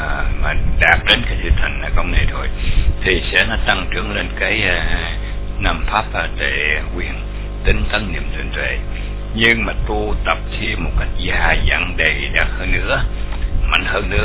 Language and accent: Vietnamese; Mekong Delta, Vietnam; nhất là hồi nhỏ tôi nhớ ở miền Tây đó